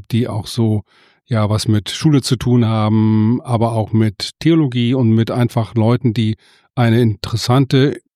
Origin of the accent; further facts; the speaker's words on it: Mölln, Schleswig-Holstein, Germany; born there; now in Hamburg, Germany; Ich komme aus Mölln, bin in Mölln geboren, lange Zeit in Hamburg gewohnt, immer noch in Hamburg, mehrfach umgezogen